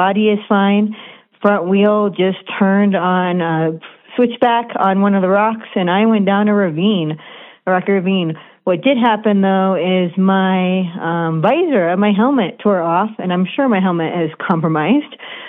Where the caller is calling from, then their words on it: Flagstaff, Arizona, United States; I'm calling in from Flagstaff.